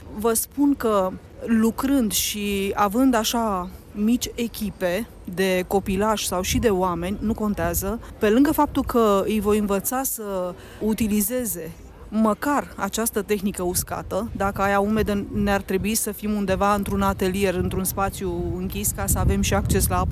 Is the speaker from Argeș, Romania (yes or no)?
yes; Pitești, Argeș, Romania; sunt din Pitești și eu de 4 ani de zile am descoperit această artă de a împăsli lână